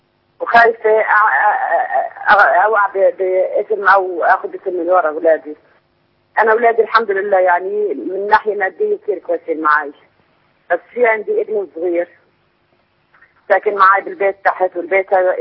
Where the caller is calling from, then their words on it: Jordan; من الأردن.